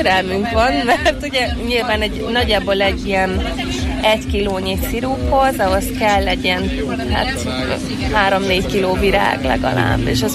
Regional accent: Kács, Borsod-Abaúj-Zemplén, Hungary; born there; én itt születtem egyébként Kácson.

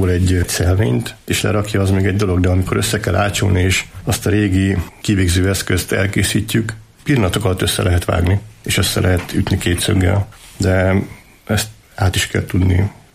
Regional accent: Makkoshotyka, Borsod-Abaúj-Zemplén, Hungary; also born or lived in Sárospatak; Sárospatakon születtem, de makkos-hogykai vagyok.

